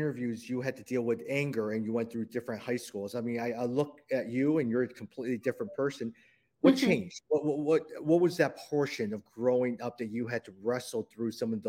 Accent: Chicago, Illinois, United States; I know, for instance, like born and raised in Chicago, my parents immigrated when I was in 1972. I was born in 1977.

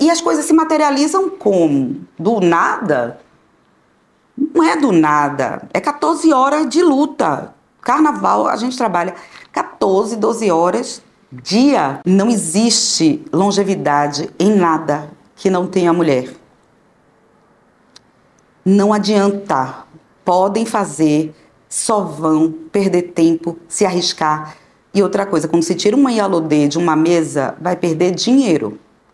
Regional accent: Bahia, Brazil; Eu nasci no Bonfim, da Cidade Baixa, fui criada no Bonfim.

